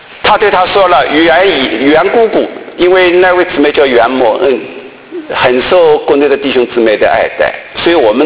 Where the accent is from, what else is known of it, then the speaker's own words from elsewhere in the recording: China; 我们中国人在政治上面的那些介入的思想太多了